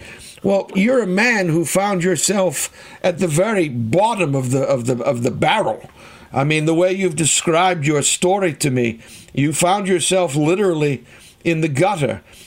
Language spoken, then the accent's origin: English; Boston, Massachusetts, United States; I come from Boston. As you well know, I'm a born and bred Bostonian